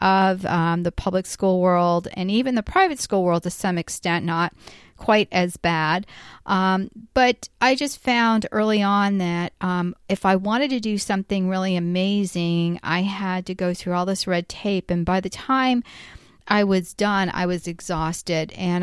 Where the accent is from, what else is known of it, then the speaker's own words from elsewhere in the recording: Florida, United States; Because I'm from Florida, too.